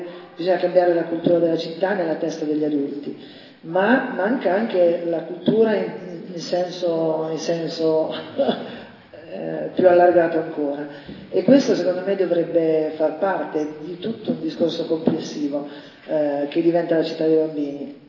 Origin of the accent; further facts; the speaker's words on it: Parma, Emilia-Romagna, Italy; io sono di Parma, però ho lavorato 20 anni in una città dove i brand contano